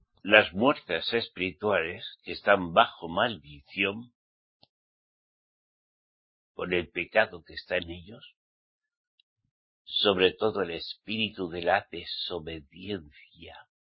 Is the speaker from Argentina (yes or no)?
no; Navarre, Spain; Mi tierra, Navarra, España, fluye leche y miel.